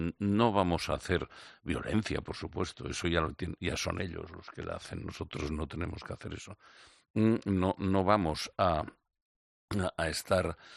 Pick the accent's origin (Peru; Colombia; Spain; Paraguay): Spain; Catalonia; somos la gran mayoría de catalanes que queremos seguir siendo catalanes y españoles